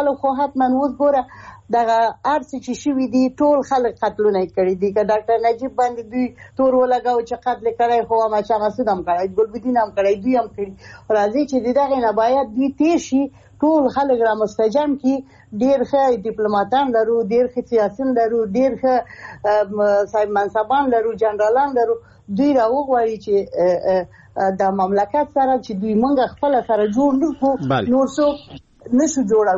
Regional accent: Afghanistan; چې زه د افغانستان یم افغانه یم

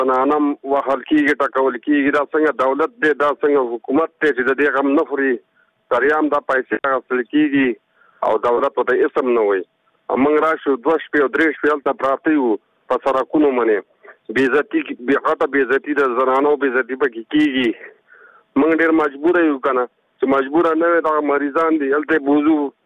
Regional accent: Kunar, Afghanistan; خبرې کوم د کونړ ولایت نه

